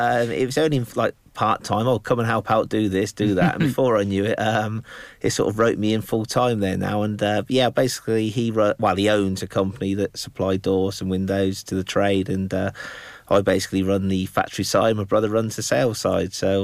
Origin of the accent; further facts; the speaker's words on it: Bicester, South East England, United Kingdom; also born or lived in Lincoln; uprooting from my hometown of Bicester, bought a house in Lincoln.